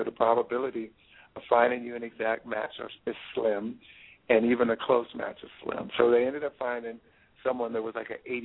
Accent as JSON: {"language": "English", "region": "Ohio", "country": "United States", "tie": "born or raised there", "said": "And I was in Ohio. That was my hometown, so it made sense for me to be treated at Ohio State by him."}